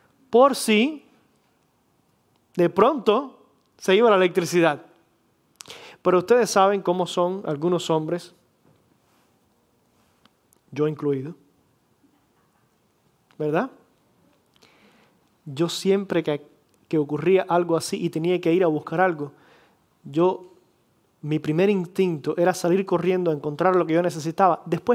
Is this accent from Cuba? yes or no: yes; Cuba; en Cuba, de donde yo vengo, es muy común que hayan cortes de electricidad